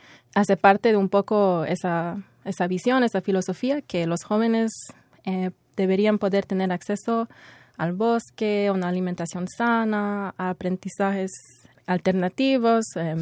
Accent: Montreal, Quebec, Canada; creciendo acá en Montreal, en la ciudad

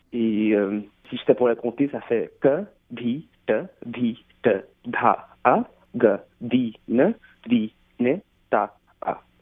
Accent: Montreal, Quebec, Canada; Je suis né à Montréal. J'ai passé la majorité de ma vie à Montréal.

